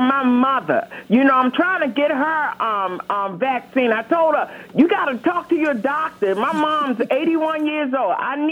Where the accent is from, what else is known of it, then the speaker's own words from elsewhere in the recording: United States; born there; I don't know what my African tribal name is because I was born here in America